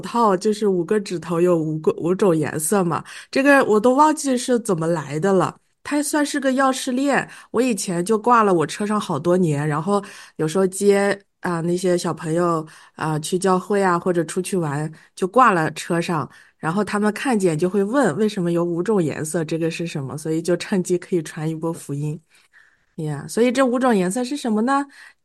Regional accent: Shandong, China; 你知道我是山东人吧？我们那儿特别喜欢吃饺子，然后呢，最近这几年。我们那边开始流行，包括青岛，我想，因为我们家离着青岛不远，

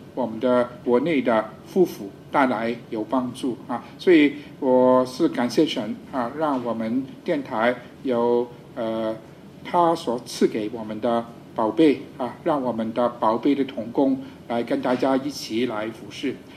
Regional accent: Hong Kong; born there; Chinese is a second language; 我是标准的南方人，在香港出生，所以要用普通话来讲道呢

